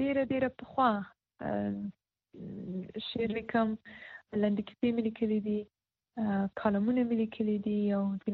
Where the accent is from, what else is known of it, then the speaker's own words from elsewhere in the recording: Paktia, Afghanistan; also born or lived in Kabul; زه د پکتیا ولایت یم